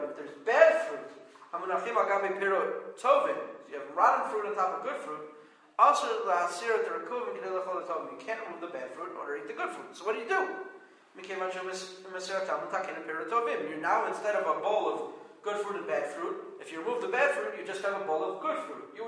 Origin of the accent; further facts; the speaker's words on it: New York City, New York, United States; like in my hometown of New York City.